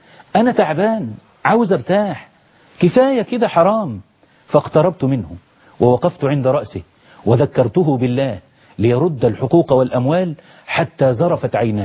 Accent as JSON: {"language": "Arabic", "country": "Egypt", "said": "بلدنا مصر"}